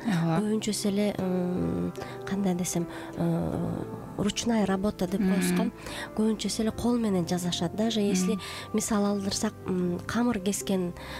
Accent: Bishkek, Kyrgyzstan; also born or lived in Naryn; ушундай орусча ат коюлган, мамам койгон атымды. Өзүм Нарындан болом. А так Бишкекте эле чоңоюп өсүп, Бишкектен бүтүрүп мектепти, университетти Бишкекте өзүм турам.

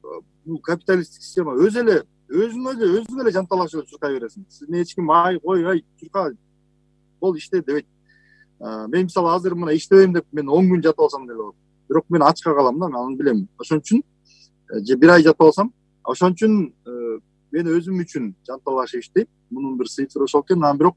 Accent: Talas, Talas Region, Kyrgyzstan; Азыр эми жана Таласта, мен Таласта өскөм да

